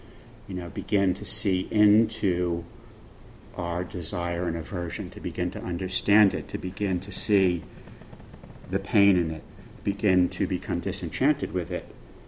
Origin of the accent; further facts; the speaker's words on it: New York, United States; You know, I'm a meditator. You know, I'm a New Yorker.